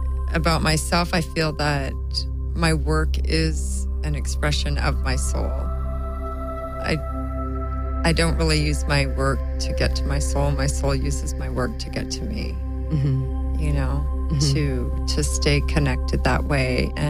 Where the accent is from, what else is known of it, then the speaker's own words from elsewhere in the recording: Hawaii, United States; born there; My background, well, I was born in Hawaii, and my mother is very creative as well.